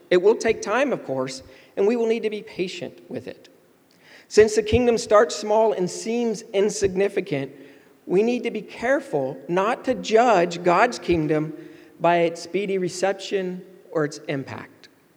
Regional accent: the South, United States; now in New York City, United States; Even now, when I first came to New York City, I was told, I came from the South

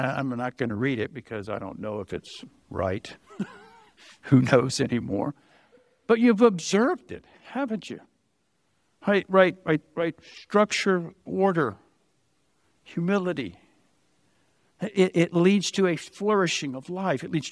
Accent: Colorado, United States; And people would say, oh, would you raise your kids in the South? I'm like, no, we're from Colorado.

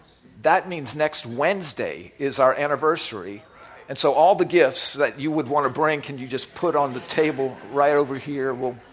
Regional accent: New Orleans, Louisiana, United States; Both Annette and I grew up in New Orleans.

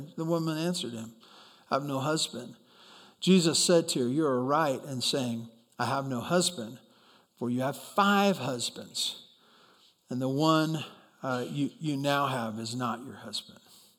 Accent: Santa Barbara, California, United States; But I grew up in Santa Barbara, and at the time we lived on a small avocado orchard, and we had to have a well.

